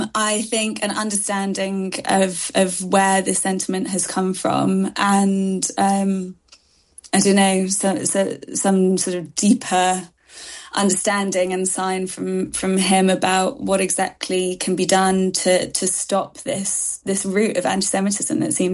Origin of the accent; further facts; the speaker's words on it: United Kingdom; we have to keep being proud British Jews, keep practicing